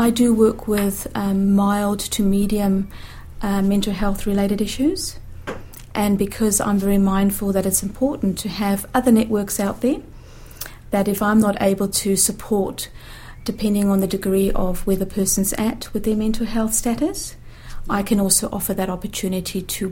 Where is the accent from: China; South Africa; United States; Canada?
South Africa; Johannesburg, Gauteng; now in New Zealand; The listeners might pick up I have a bit of a twang in my accent from coming from Johannesburg.